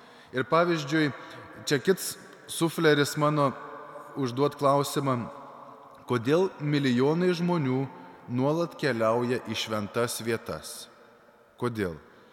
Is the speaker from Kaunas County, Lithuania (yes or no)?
yes; Šiluva, Kaunas County, Lithuania; augau Šiluvoj, kur tais laikais, kai augau, nelabai būdavo kažkokių tokių religinių didelių veiklų, apart Šiluvos atlaidų.